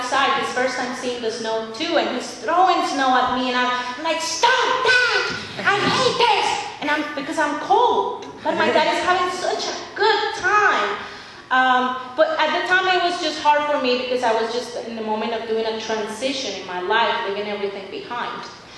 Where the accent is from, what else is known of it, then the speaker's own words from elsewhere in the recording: Cali, Valle del Cauca, Colombia; English is a second language; moved away as an adult; now in Johnson City, United States; I came to the United States 7 years ago. I came to do a master's in storytelling. And I came to Tennessee. Now I'm coming from Colombia, South America, and I'm coming from what is considered a tropical land. Although, yeah, my city, Cali, is tropical